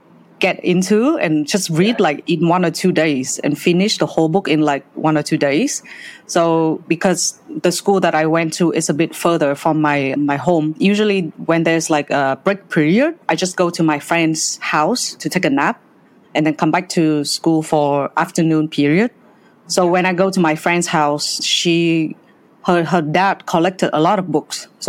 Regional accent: Vietnam; based in Vietnam, you know, my home country, my home market

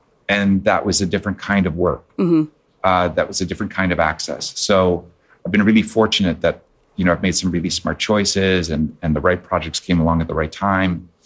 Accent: Saskatchewan, Canada; at my age growing up in Saskatchewan.

